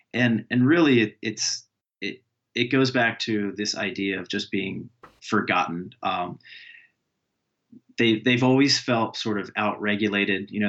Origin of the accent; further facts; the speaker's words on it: New Jersey, United States; I grew up in Cumberland County. I grew up along the Bay Shore.